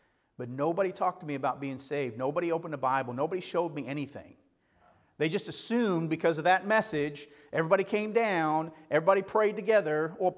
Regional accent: Arkansas, United States; also born or lived in Illinois; I'm a northern kid. I was born right outside of Chicago. I moved to Arkansas when I was about 11 years old. And so I've lived in Arkansas longer than I ever lived in Illinois.

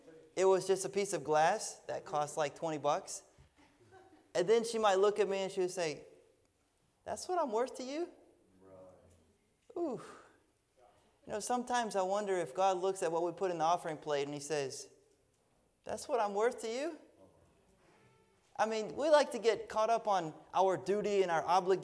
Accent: the South, United States; Anyways, I'm from the South. There's a lot more of them down there.

